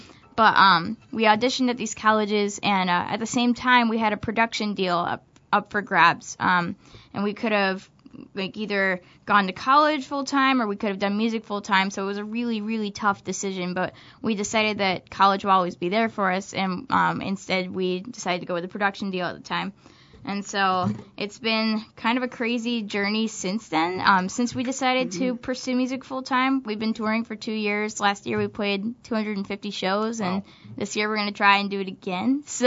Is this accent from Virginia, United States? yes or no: no; Michigan, United States; This is a song that we wrote for our home state.